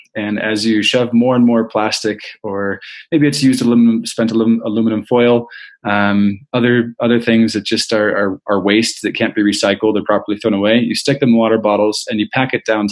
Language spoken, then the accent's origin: English; United States; Which, as an American growing up, you hear the word Congo, you're like, well, that's not a place I'm ever going to go.